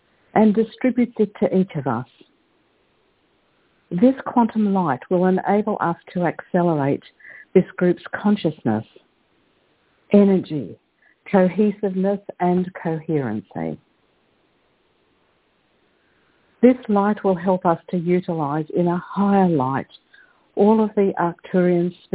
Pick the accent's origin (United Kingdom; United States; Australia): Australia; Perth, Western Australia; from Perth in Western Australia